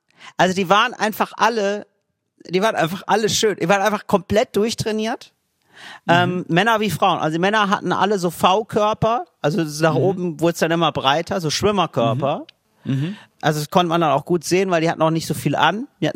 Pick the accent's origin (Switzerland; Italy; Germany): Italy; Also da bin ich als Italiener, da blicke ich ja milde auf Deutschland.